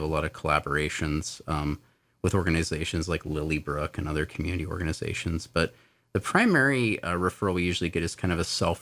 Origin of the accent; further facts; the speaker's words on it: Sandpoint, Idaho, United States; I grew up here in Sandpoint. I graduated from Lake Pendere High School in 2002.